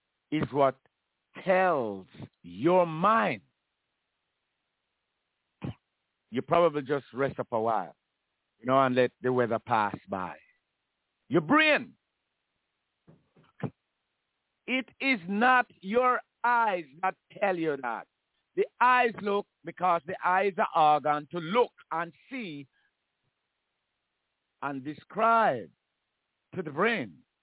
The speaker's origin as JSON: {"language": "English", "country": "Jamaica", "said": "I am Jamaican. Everybody in, I know about, hear about in Jamaica, believe in the God of the Bible."}